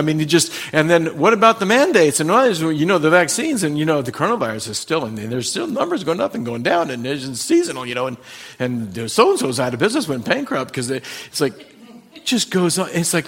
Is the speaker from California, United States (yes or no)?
yes; California, United States; And I said, no, I'm not from here. I'm from California.